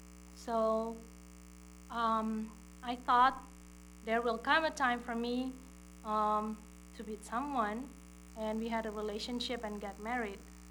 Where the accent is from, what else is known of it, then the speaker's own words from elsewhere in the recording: Jakarta, Indonesia; English is a second language; I was born in Jakarta, Indonesia, and I used to live there before I got married.